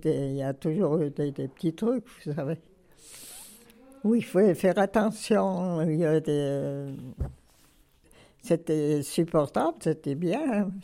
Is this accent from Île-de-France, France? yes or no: no; Grenoble, Auvergne-Rhône-Alpes, France; born there; Je suis née à Grenoble.